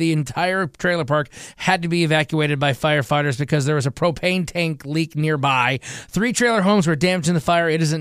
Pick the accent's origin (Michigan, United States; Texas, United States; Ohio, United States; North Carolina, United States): Michigan, United States; Gotta go to my home state of Michigan for today's dummy of the day.